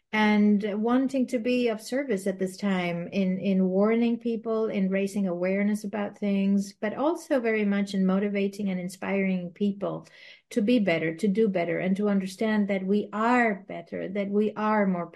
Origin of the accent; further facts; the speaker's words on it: Madrid, Community of Madrid, Spain; first language Spanish; English is a second language; So I was born in Madrid, Spain. I'm Spanish. My parents are Spanish. My parents decided to put us through English school. And so I always grew up in international schools, English schools. That's where I get my bilingual